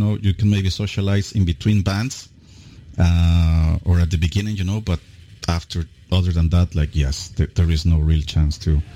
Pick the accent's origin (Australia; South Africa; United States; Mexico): Mexico; we're both from Mexico.